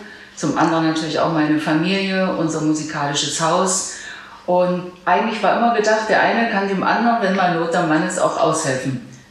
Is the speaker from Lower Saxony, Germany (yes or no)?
no; Jeßnitz, Saxony-Anhalt, Germany; ich komme aus Jesnitz, da bin ich im Prinzip in Dessau geboren, aber in Jesnitz aufgewachsen, da geblieben, gleich auch im Hause meiner Eltern.